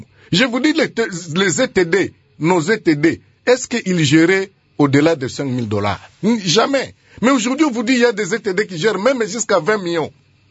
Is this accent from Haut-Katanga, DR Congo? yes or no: no; Kindu, Maniema, DR Congo; chez moi à Kindu, au Maniema